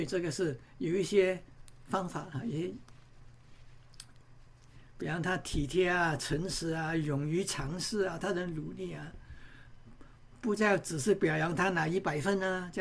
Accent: Malaysia; now in Singapore; 这个是在新加坡我是马来西亚人

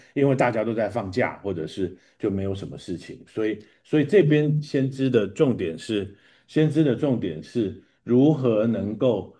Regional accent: China; 这样子，我们中国人就比较容易理解

